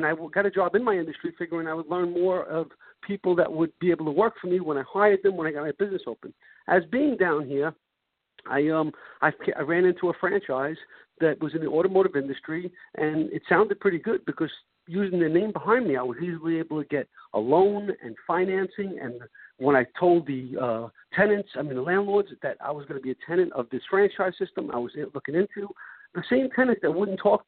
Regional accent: Brooklyn, New York, United States; moved away as an adult; I grew up in Brooklyn, New York, as both you have

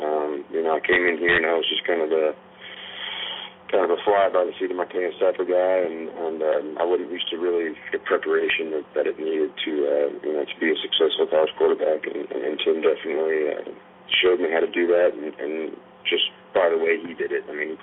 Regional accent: Kansas, United States; I'm not like a lot of people when I say I'm from Kansas assume I'm a farmer, but that's not really the case.

